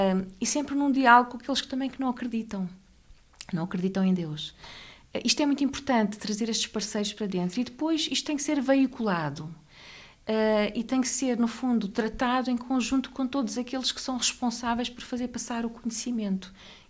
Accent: Portugal; não gostaria que me chamassem Fátima ou Fernanda, porque sou portuguesa.

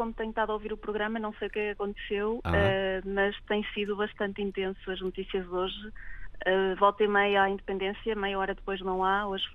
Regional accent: Portugal; now in Barcelona, Spain; eu saí de Portugal já há 13 anos, agora estou aqui em Barcelona há um ano e pico

